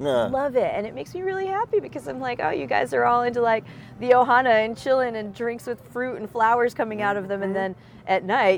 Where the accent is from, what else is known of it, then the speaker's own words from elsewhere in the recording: San Diego, California, United States; But I grew up in San Diego, beach culture. We had tikis everywhere.